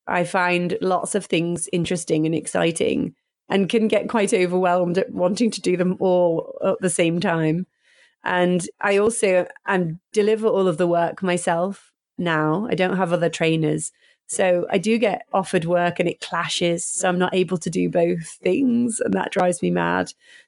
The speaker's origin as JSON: {"language": "English", "town": "Sheffield", "region": "Yorkshire and the Humber", "country": "United Kingdom", "tie": "born or raised there", "said": "You know, I grew up in Sheffield and went to a state school."}